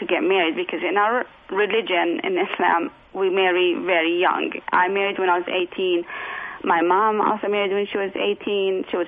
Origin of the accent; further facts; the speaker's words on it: Raleigh, North Carolina, United States; also born or lived in Jordan; That's where I come from. I'm an American. I'm mixed. My mom is white American, and my father's Palestinian-Jordanian. But I lived a lot of my life also in Jordan. Most of my life was here in Raleigh, but I also lived in Jordan.